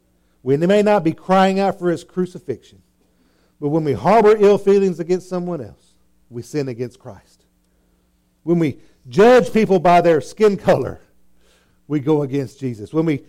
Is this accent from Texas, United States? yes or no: yes; Texas, United States; I grew up in West Texas. I know what a parched landscape is. I'm not talking about West Texas like the other side of San Antonio. I'm talking about way West Texas, the real desert stuff. That's where I was born and raised.